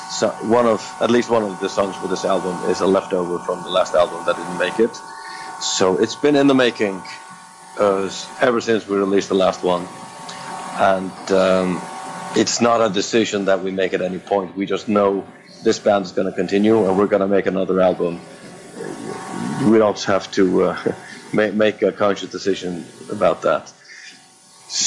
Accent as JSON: {"language": "English", "country": "Faroe Islands", "said": "The fact that we come from the Faroes, you know, is inescapable, and it will be one of the first things people notice about us."}